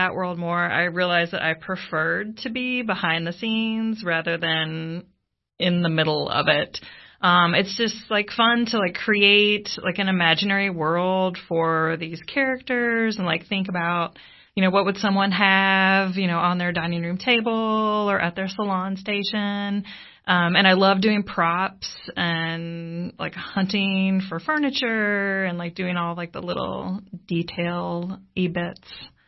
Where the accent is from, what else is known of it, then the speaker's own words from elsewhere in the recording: Kentucky, United States; now in New York, United States; Yes, well, I grew up in Kentucky, and my mom was a high school drama teacher, so I was always helping her out with plays.